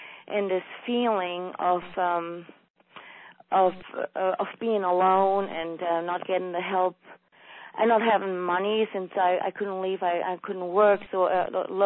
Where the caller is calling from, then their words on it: Indiana, United States; I'm calling from Indiana.